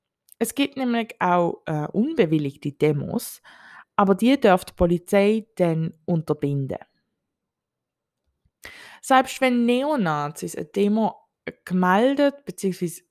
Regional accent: Basel, Basel-Stadt, Switzerland; Ich bin in Basel und Umgebung aufgewachsen.

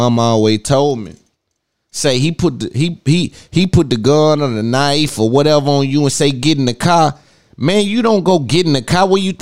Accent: United States; it may be because I'm an American and we got blacks over here in America got these feelings about don't do people wrong because we've been done wrong.

